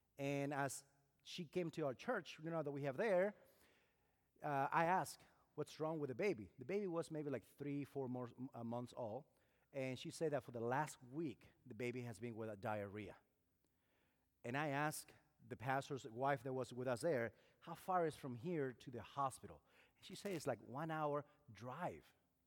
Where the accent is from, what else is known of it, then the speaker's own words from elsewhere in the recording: Argentina; now in Costa Rica; I am originally from Argentina, but I live in Costa Rica. My wife is from Costa Rica.